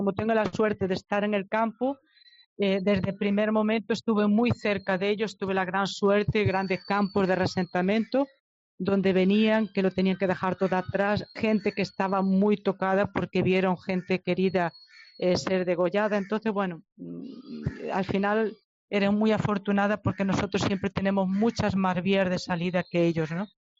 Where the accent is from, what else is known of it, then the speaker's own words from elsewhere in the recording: Vimianzo, Galicia, Spain; Yo soy de Vimianzo, de La Coruña, de un pueblito de Vimianzo, Valiña